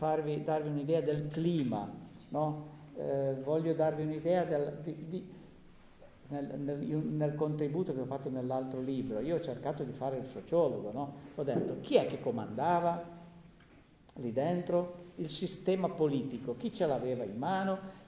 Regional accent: Cossano, Piedmont, Italy; also born or lived in Turin; now in Asti, Italy; ho abitato ininterrottamente per 30 anni al mio paese, a Cossano. Poi, vabbè, mi sono spostato un po' a Torino, poi adesso sono ad Asti

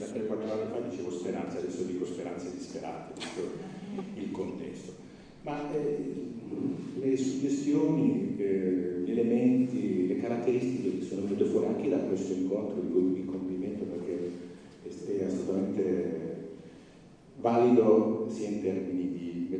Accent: Turin, Piedmont, Italy; vengo da Torino

